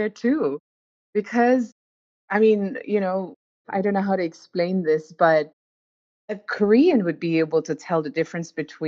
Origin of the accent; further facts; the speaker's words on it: Nagaland, India; So I grew up in Nagaland, where we have 16 tribes and all of us speak very different languages. And everyone speaks English as an official language in Nagaland.